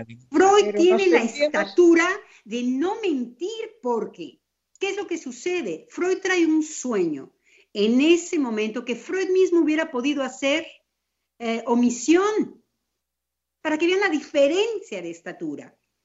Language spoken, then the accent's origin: Spanish; Mexico; Porque entonces yo me dije, ¿por qué en mi país? ¿Por qué en México?